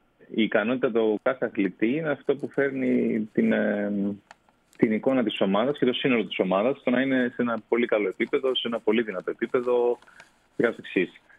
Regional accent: Cyprus; born there; Κοιτάξτε, πρώτον είμαι Έλληνας, γεννήθηκα στην Κύπρο.

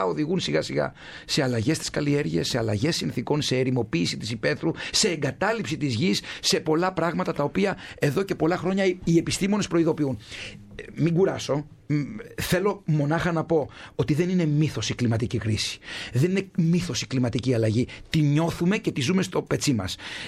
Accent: Kefalonia, Ionian Islands, Greece; Εμένα στην Κεφαλονιά, στην ιδιαίτερη πατρίδα μου

